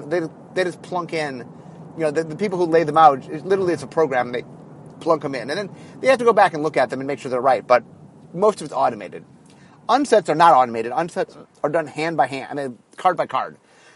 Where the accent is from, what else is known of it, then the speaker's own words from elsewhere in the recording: Hollywood, California, United States; I'm from Hollywood. I know what hiatus means.